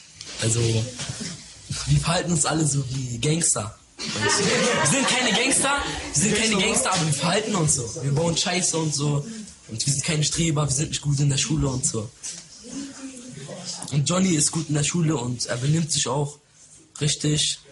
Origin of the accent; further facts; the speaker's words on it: Germany; Ich bin doch selber Deutscher